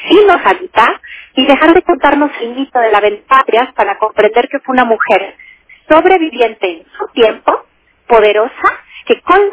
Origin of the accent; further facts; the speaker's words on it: Mexico; ¿Qué esa leyenda sí nos ha hecho daño a los mexicanos?